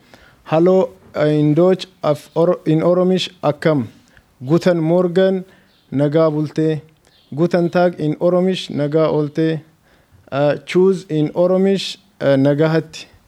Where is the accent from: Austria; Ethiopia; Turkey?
Ethiopia; first language Oromo; German is a second language; ich komme aus Äthiopien. Meine Muttersprache ist Afan Oromo.